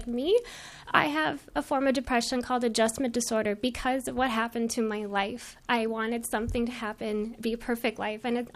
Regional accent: Canada; because I'm Canadian by origin.

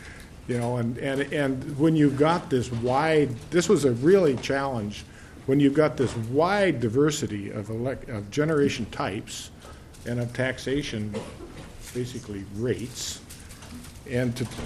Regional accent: Clearbrook, Minnesota, United States; for you folks who haven't been around me, I'm from Clearbrook. Clearbrook is the terminus for a lot of pipelines. So it's a pretty big host community.

